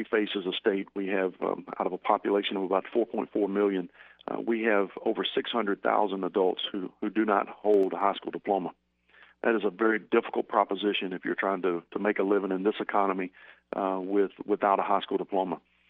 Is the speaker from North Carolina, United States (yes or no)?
no; Louisiana, United States; I grew up in Northeast Louisiana at a time when there was no two-year college.